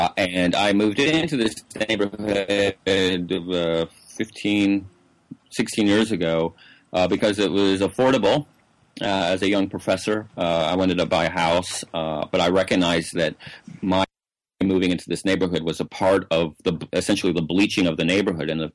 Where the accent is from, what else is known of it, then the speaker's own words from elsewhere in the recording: the South, United States; It's funny, because growing up in the South, so my family is from Ohio.